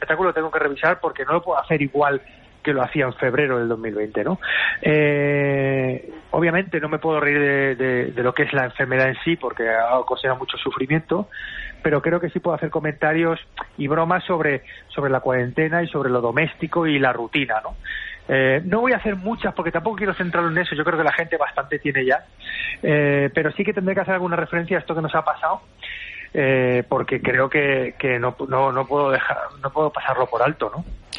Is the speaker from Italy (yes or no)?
no; Spain; Pero con lo que somos los españoles de tocarnos, de abrazarnos